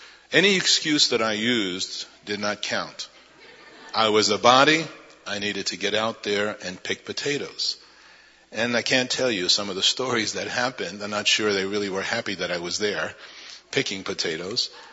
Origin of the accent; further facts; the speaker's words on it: New York City, New York, United States; And I came from New York City. I'm a city dude.